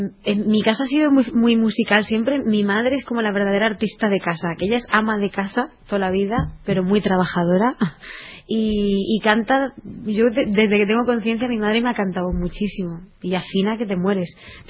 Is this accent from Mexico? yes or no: no; Albacete, Castilla-La Mancha, Spain; soy de La Mancha, de la tierra del Quijote.